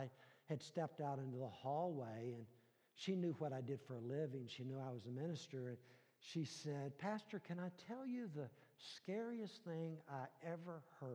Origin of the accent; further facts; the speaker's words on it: Richmond, Virginia, United States; The picture on the left is from my hometown in Chaco Bottom, Richmond, Virginia